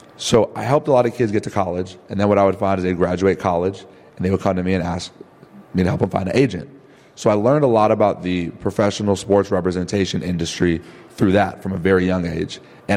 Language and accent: English; Evanston, Illinois, United States; So yeah, I grew up in Evanston, playing basketball.